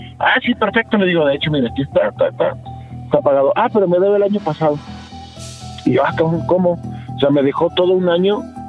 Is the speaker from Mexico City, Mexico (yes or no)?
no; Torreón, Coahuila, Mexico; Sí, de Torreón, mi rey.